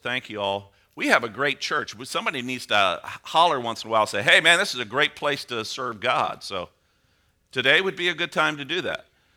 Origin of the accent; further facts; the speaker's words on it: Belleville, Illinois, United States; I grew up in Belleville, Illinois on Edgewood Drive.